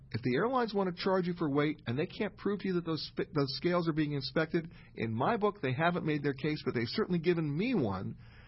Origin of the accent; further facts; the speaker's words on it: New York, United States; When I was growing up in New York, anybody in pinstripes, I didn't trust.